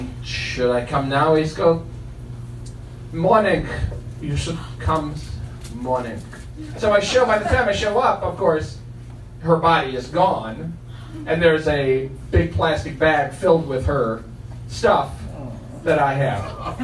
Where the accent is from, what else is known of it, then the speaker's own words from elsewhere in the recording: Wisconsin, United States; moved away as an adult; And I'm from Wisconsin, so that just pissed me off. Got a little Wisconsin Viking helmets, and I'm like, fuck you.